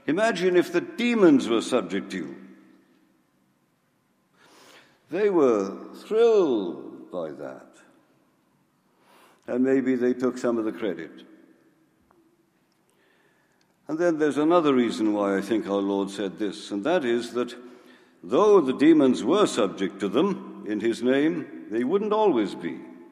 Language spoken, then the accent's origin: English; Wales, United Kingdom; now in United States; We are citizens of the United Kingdom. They used to call it Great Britain. We are also Welsh by birth.